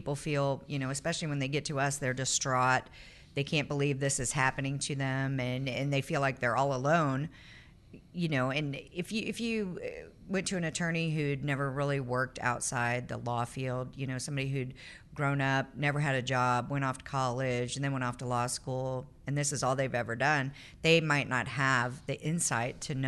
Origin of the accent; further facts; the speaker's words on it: Kansas City, Missouri, United States; I grew up in Kansas City North, graduated from Winnetonka High School and Maple Woods Community College.